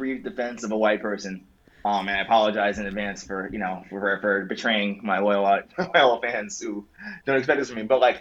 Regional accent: Queens, New York, United States; It's, like, bro, I'm from Queens. I don't talk like that.

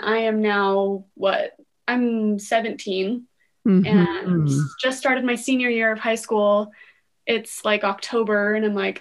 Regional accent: Utah, United States; Yeah, we're from Utah, born and raised, both of us.

